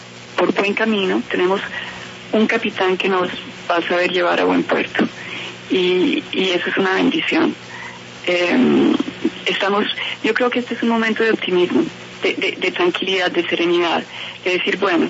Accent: Colombia; lo que somos como colombianos

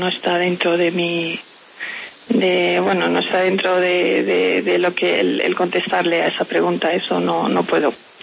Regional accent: Madrid, Community of Madrid, Spain; born there; now in Cádiz, Spain; Yo soy nacida en Madrid, yo soy de la Armada Española, yo nací en Madrid, pero bueno, la base naval yo vivo desde hace ya 23 años en Cádiz, en el sur, en Cádiz.

